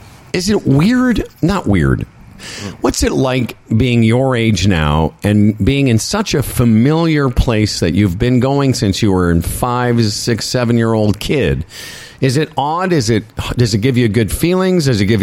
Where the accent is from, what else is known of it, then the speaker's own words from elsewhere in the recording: Moose Jaw, Saskatchewan, Canada; now in Eastern Canada; I've lived in, you know, Eastern Canada for half my life. Although when I think of, you know, my home, I think of Moose Jaw in Saskatchewan